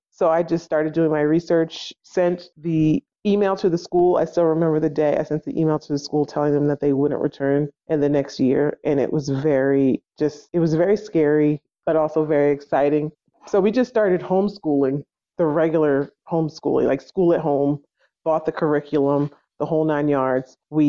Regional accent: New Jersey, United States; moved away; we moved to Texas, which is I'm from New Jersey, and we moved to Texas, which is a very homeschool friendly state.

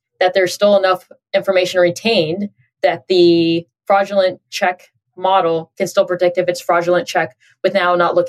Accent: Dallas, Texas, United States; Born and raised in Dallas, by the way. So Dallas is headquarters to Match.com.

